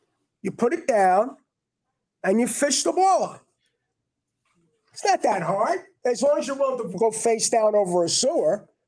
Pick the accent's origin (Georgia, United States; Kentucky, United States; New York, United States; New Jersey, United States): New York, United States; Brooklyn; So he had a bunch of them and he said to me, where are you from? I said, I'm from Brooklyn. He said, you're not from Brooklyn. I said, I'm from Brooklyn.